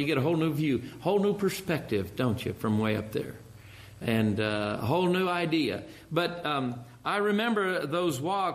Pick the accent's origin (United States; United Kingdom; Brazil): Brazil; Paricatuba, Amazonas; I say, I'm from Paricatuba. I'm from Paricatuba, across the river from Tapurucuara to Boca do Paraná do Inuishi. That's where I'm from.